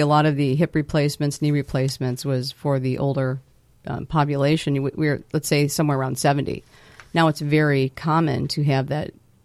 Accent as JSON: {"language": "English", "region": "East Coast", "country": "United States", "tie": "born or raised there", "said": "I was at a rock quarry on the East Coast because I grew up on the East Coast."}